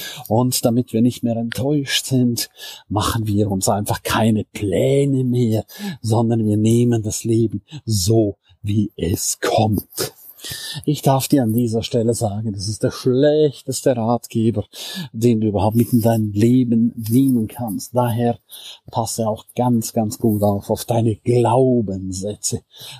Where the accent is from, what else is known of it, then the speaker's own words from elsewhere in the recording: St. Moritz, Graubünden, Switzerland; In meiner Heimat St. Moritz. Weißt du, wie schön das da ist?